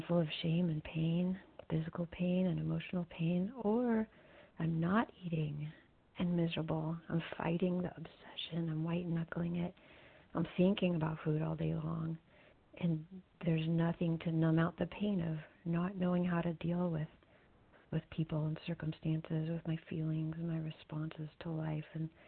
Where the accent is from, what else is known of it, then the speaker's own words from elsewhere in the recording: Missouri, United States; I'm from Missouri, and I'm very grateful to be a recovered compulsive overeater.